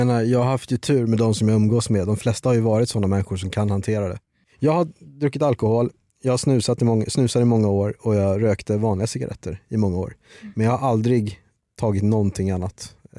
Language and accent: Swedish; Bangladesh; jag är ju faktiskt från Bangladesh